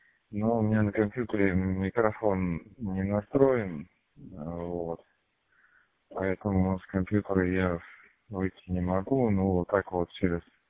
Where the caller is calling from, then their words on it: Yegoryevsk, Moscow Oblast, Russia; Нахожусь я в городе Егорьевск, это 100 километров на юго-восток от Москвы.